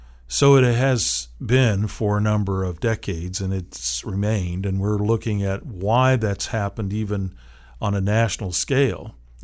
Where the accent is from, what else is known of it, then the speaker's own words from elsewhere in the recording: Seattle, Washington, United States; now in Tallahassee, United States; And growing up in Seattle, yeah, I saw some of it there, but nothing like what I discovered in Tallahassee when I moved here, you know, some 40 years ago.